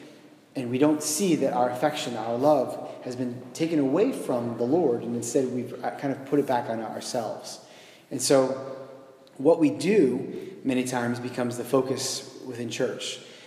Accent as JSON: {"language": "English", "country": "United States", "said": "As an American, people that aren't religious, we read the Word of God"}